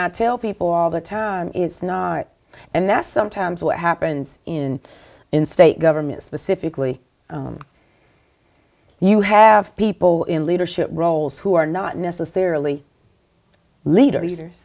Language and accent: English; South Carolina, United States; now in Arizona, United States; South Carolina girl. And so even in Arizona, they're like, where are you from? South Carolina. Yeah, we can tell. The accent. I'm not going to lose my accent.